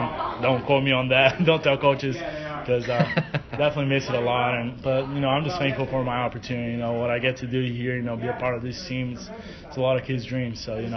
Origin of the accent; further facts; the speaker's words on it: Brazil; English is a second language; now in United States; growing up in Brazil, soccer is, you know, the only thing in my mind.